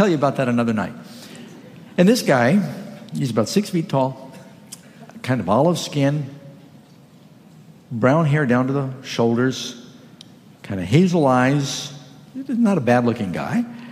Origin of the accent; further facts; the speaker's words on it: California, United States; I hail from Northern California where he originated, the People's Temple there.